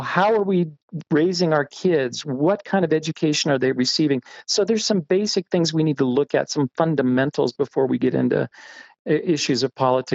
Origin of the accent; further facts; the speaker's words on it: Oregon, United States; also born or lived in Arizona; I'm new back to the state myself after having lived for 30 years in Arizona. I was born and raised in Oregon